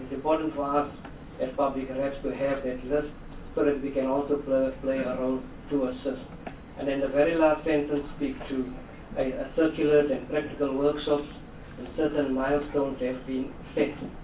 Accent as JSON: {"language": "English", "region": "North West", "country": "South Africa", "said": "I'm from the Northwest."}